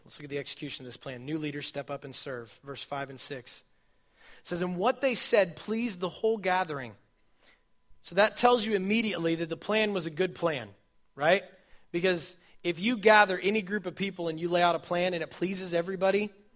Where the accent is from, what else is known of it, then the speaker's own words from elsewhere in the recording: Wichita, Kansas, United States; Sorry, I was born and raised in West Wichita. This living on the east side of thing, it's trippy.